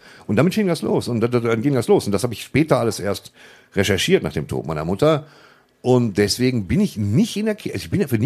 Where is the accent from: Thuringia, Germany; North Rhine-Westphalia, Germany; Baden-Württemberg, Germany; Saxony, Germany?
North Rhine-Westphalia, Germany; Waltrop; Die sind am nächsten Tag nach Waltrop gezogen, in dem Ort, in dem ich immer noch wohne.